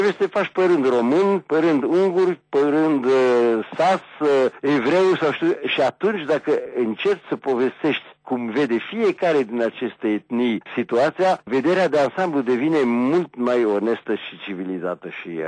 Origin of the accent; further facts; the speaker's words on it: Romania; eu vă spun ce gândesc ca român din România.